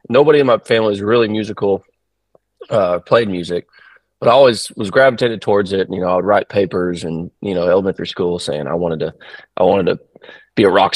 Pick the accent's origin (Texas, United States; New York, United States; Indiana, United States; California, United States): Texas, United States; I grew up in Texas and both my parents are fans of classic country.